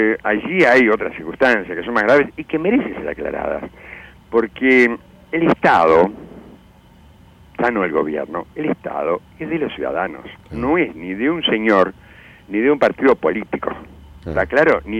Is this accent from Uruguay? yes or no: yes; Uruguay; Pero somos uruguayos, tenemos los mismos derechos, tenemos las mismas necesidades